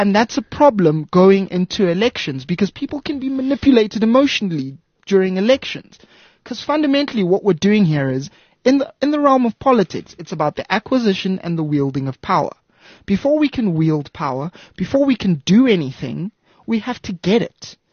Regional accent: Margate, KwaZulu-Natal, South Africa; Margate. My mom's got a house there.

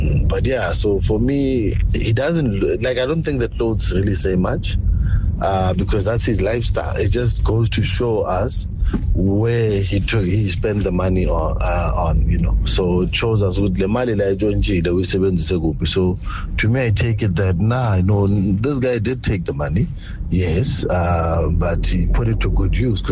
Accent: Tembisa, Gauteng, South Africa; Ah, manje guys, I grew up in Tembisa mina.

